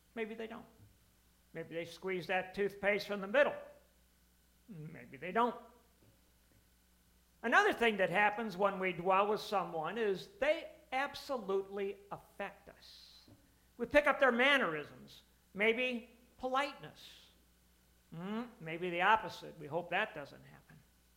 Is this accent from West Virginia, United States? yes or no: no; St. Louis, Missouri, United States; I will tell you, I heard that nowhere else other than when I came back to St. Louis. "Where did you go to high school?" Nobody asks that, but we do, because it's important.